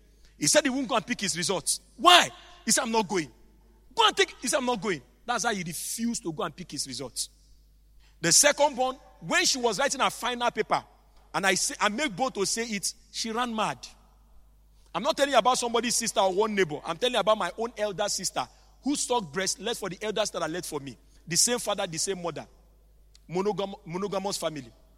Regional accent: Owerri, Imo, Nigeria; You think I'm from Ishekiri. I'm not from Ishekiri. I'm from Owerri in Imo State.

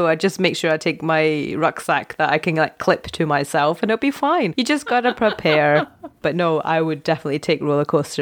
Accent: United Kingdom; I know, but we're British, so you say what you're not going to do, but you actually do that, you know.

